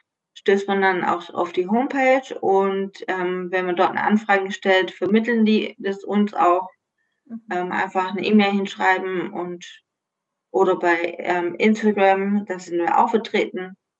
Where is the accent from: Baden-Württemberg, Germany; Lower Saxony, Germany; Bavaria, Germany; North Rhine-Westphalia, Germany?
Baden-Württemberg, Germany; now in Stuttgart, Germany; ich komme eigentlich aus Stuttgart, also ich bin vor 7,5 Jahren hierher gezogen. Ich komme aus dem nördlichen Schwarzwald und ursprünglich.